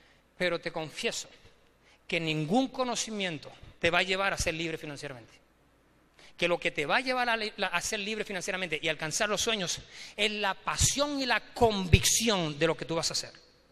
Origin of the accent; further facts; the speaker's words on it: Puerto Rico; Yo dije, hasta que yo no tenga éxito en mi país, yo no me muevo. Porque si yo no le puedo demostrar a los míos de que yo lo hago aquí, ¿para qué tengo que demostrarlo de allá? Y le demostré a mi gente que ahí en Puerto Rico me levanté.